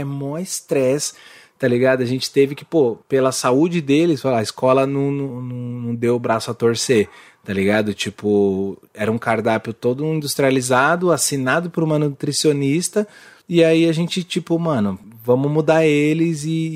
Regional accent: Guarulhos, São Paulo, Brazil; É que eu sou de Guarulhos. Então, eu sou da Grande São Paulo.

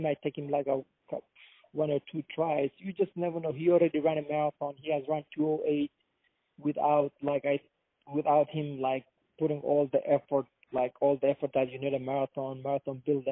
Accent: Somalia; because we're from Somalia. I'm from the same. We're from the same region

